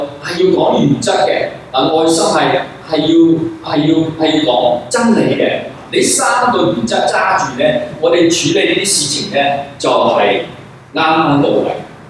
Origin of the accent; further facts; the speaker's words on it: Guangdong, China; 我哋廣東人成日講話